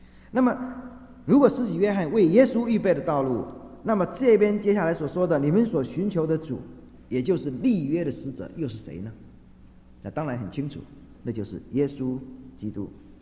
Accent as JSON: {"language": "Chinese", "country": "China", "said": "所以这是我们中国人造字很有意思。"}